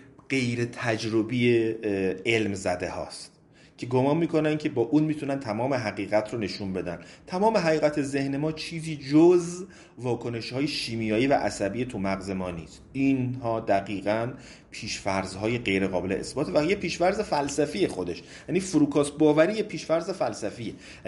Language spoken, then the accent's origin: Persian; Iran; خدا رو شکر که ما ایرانی هستیم و غذای قرمه سبزی رو دوست داریم